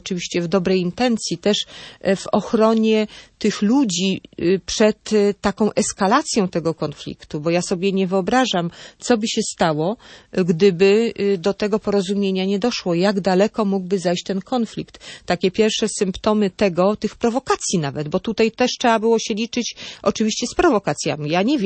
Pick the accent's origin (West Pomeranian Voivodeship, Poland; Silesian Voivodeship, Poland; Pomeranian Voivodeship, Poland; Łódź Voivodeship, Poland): Silesian Voivodeship, Poland; ja też jestem Ślązaczka, też wywodzę się z rodziny górniczej.